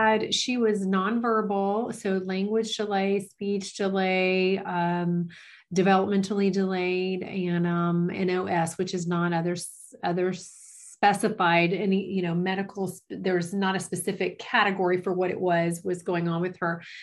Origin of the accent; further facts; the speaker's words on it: Orlando, Florida, United States; now in Tennessee, United States; Well, I am from Orlando, Florida, actually, and I live in Tennessee now.